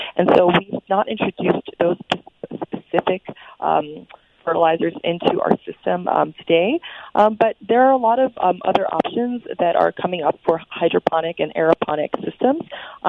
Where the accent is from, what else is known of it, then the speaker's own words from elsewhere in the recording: New York, United States; here on the East Coast, I'm a New Yorker